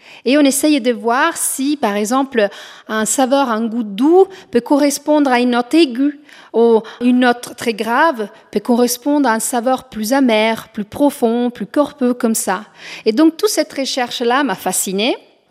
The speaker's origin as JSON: {"language": "French", "town": "Rome", "region": "Lazio", "country": "Italy", "second_language": "French", "said": "moi, je suis italienne, je suis née à Rome, et les verbes sentir, sentire, ça ne veut pas juste dire sentir"}